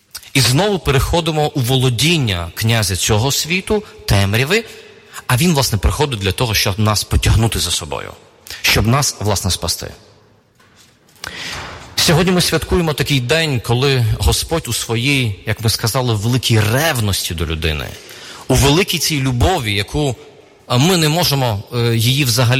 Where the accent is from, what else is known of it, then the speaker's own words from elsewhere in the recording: Odesa, Odesa Oblast, Ukraine; В моєму рідному місті, в Одесі, в 90-х роках, була великою проблема безхатченків.